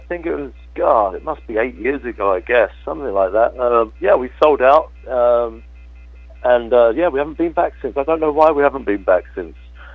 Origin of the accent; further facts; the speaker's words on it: London, United Kingdom; I was brought up in London